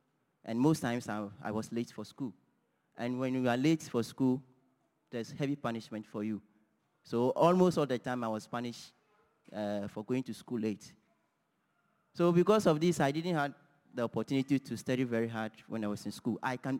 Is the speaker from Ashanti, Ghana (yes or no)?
no; Volta, Ghana; born there; I'm from Ghana. I was born in a small village in the Volta region. And I'm married with two kids.